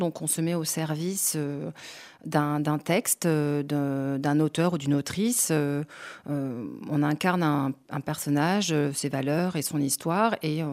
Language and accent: French; Aix-en-Provence, Provence-Alpes-Côte d'Azur, France; moved away as an adult; now in Lyon, France; Je suis originaire d'Aix-en-Provence, où j'ai vécu dans un petit village, une petite ville à côté jusqu'à mes 18 ans, après mon bac, avant de partir vadrouiller un peu dans les villes de France. Et je vis à Lyon depuis une bonne grosse dizaine d'années maintenant.